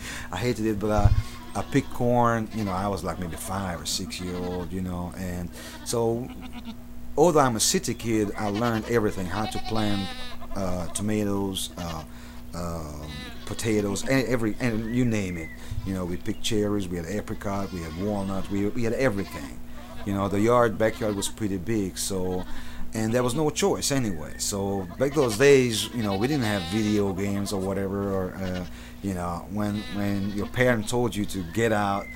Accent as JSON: {"language": "English", "region": "Budapest", "country": "Hungary", "tie": "born or raised there", "said": "I was born and raised in the city. I'm from Budapest, but we lived in the suburb. In that region, in Hungary, you know, every yard is fenced."}